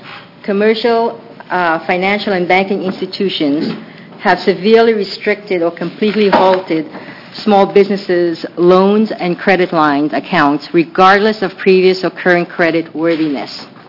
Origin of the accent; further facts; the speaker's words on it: Sandy, United States; I would like to share a story of a small business owner in my hometown of Sandy.